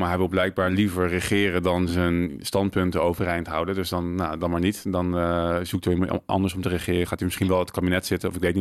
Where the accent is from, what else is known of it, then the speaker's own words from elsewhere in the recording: Baarn, Utrecht, Netherlands; Ik kom uit Baarn en ik woonde en ik werkte heel lang in Amsterdam, ook nog in Baarn woonde.